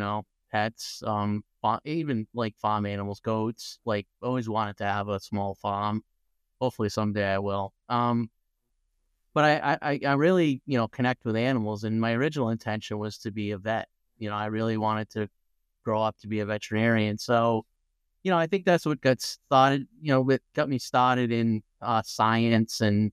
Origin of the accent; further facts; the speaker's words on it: Rhode Island, United States; Well, I grew up in Rhode Island. Spent a lot of time in Southern Rhode Island, of course, at the beaches